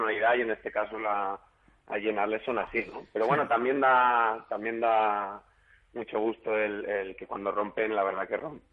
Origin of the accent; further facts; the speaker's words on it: Alicante, Valencian Community, Spain; Alicante, que voy a decir Alicante, es mi tierra, ¿no? Y siempre con mi gente, mi familia aquí